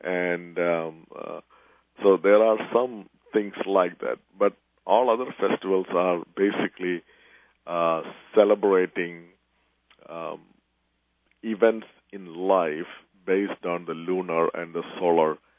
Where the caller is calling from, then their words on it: St. Louis, Missouri, United States; I'm talking from St. Louis, and 15 miles west of me is a $9 million Hindu temple building